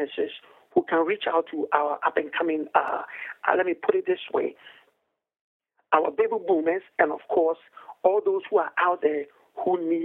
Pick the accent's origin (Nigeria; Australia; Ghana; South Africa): Ghana; now in United States; they all understand that I come from Ghana.